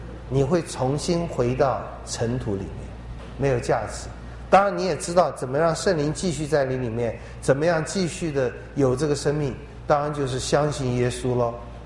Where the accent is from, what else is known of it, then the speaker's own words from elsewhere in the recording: China; 在我们华人文化里面，我们不大敢讲死，因为我们中国人不信上帝，比较迷信，比较怕死。